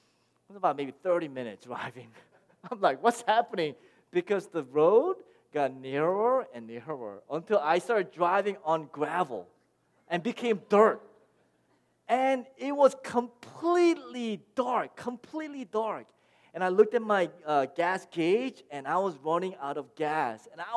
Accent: Fairfax County, Virginia, United States; I grew up right here in Fairfax County. I'm a bit older than most of you. Grew up in the Fairfax County, and in the 80s, if you drove about 20 miles from here, you take 66 west, about 20 miles down, there was like nothing here.

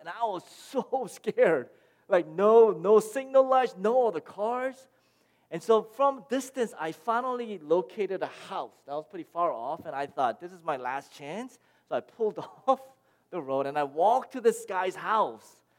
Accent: Fairfax County, Virginia, United States; I grew up right here in Fairfax County. I'm a bit older than most of you. Grew up in the Fairfax County, and in the 80s, if you drove about 20 miles from here, you take 66 west, about 20 miles down, there was like nothing here.

